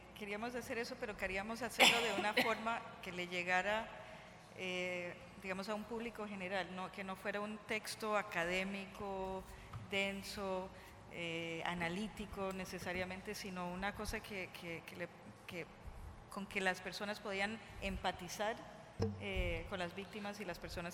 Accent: United States; now in Bogotá, Colombia; Pues yo llevo 13 años viviendo en Colombia, yo también soy norteamericana. Vivo en Bogotá

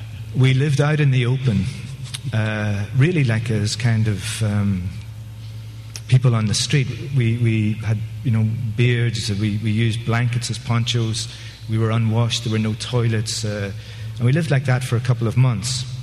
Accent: Ireland; to me as a youth was I grew up in Ireland in the late 60s and 70s. I was kind of a teenager in the late 60s, 70s.

